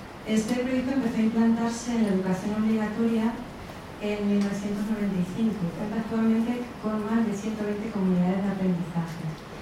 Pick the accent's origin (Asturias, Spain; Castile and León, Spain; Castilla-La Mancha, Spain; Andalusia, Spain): Castilla-La Mancha, Spain; Albacete; de Albacete y trabajo en este Ministerio del Aire desde hace 22 años.